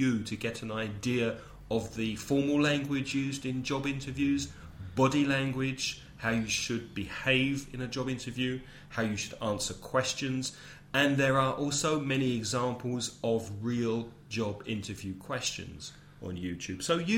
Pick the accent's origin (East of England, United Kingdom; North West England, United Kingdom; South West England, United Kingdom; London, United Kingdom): London, United Kingdom; where I grew up in London, North London, we used to say, all right.